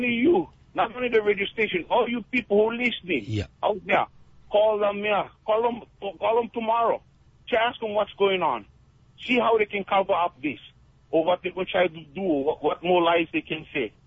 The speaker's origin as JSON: {"language": "English", "region": "Hawaii", "country": "United States", "said": "I'm upset with it because I'm Hawaiian."}